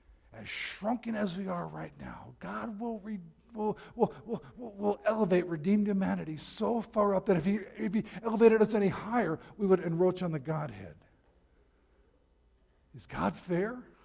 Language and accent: English; New York, United States; I'm from New York, so I really can't say a whole lot.